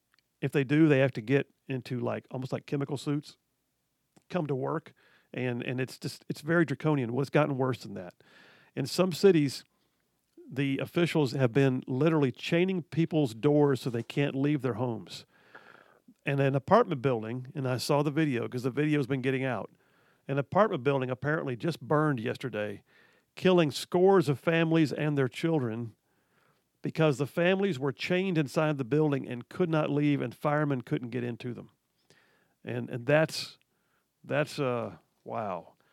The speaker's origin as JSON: {"language": "English", "town": "Birmingham", "region": "Alabama", "country": "United States", "tie": "born or raised there", "said": "I did a lot of my growing up in the Birmingham area, all over West Birmingham, in places that are now somewhat blighted."}